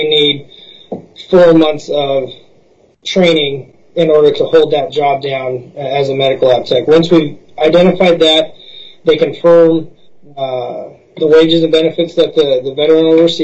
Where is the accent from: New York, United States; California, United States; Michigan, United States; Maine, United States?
California, United States; moved away as an adult; now in Alaska, United States; but I am not an Alaskan born. I'm a transplant from California that came up in the Army, fell in love with the state and my wife and decided I was never leaving.